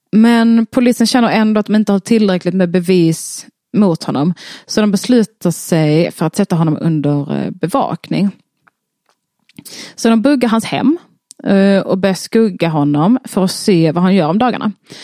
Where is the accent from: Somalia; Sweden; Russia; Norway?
Sweden; Skåne; det känns som att jag överger min bakgrund annars. Min skånska